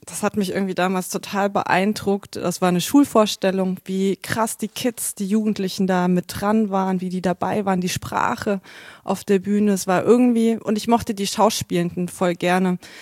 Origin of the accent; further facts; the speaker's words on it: North Rhine-Westphalia, Germany; also born or lived in Nuremberg; also ich bin in Nürnberg geboren, also Mittelfranken. Und dann bin ich aber oft umgezogen. Also ich habe in NRW sprechen gelernt, deswegen hört man mir das nicht so richtig an mit dem Süddeutsch.